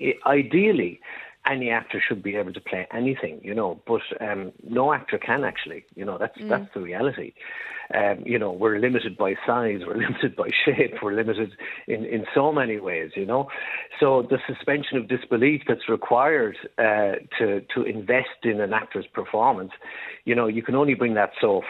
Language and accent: English; Wales, United Kingdom; And as a Welsh actor, if you look at the population of Wales compared to the population of England